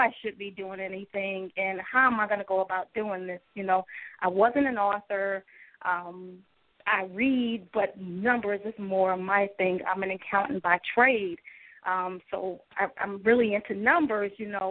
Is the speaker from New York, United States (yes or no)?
yes; Bronx, New York, United States; also born or lived in Brooklyn; Yes. I was born in Brooklyn in the Flatbush area, but I was raised in the Bronx right off 161st and Grand Concourse.